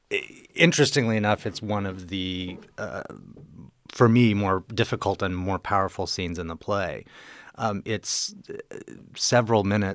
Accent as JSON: {"language": "English", "region": "the South", "country": "United States", "tie": "born or raised there", "said": "I mean, I grew up in the South too and went to Catholic school"}